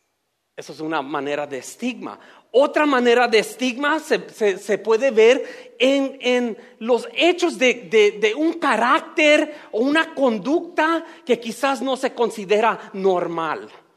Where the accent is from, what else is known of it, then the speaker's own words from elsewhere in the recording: Los Angeles, California, United States; yo me crié en Los Ángeles